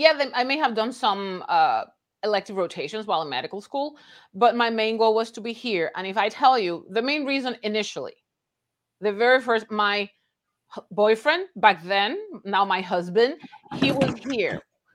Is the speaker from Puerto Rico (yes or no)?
yes; Puerto Rico; now in Texas, United States; And what I tell many people, culturally, I am Puerto Rican. Politically, yes, we are all American citizens, but culturally, I am Puerto Rican, and no one can erase that. And coming here, you have to understand that I'm in the South, I'm in Texas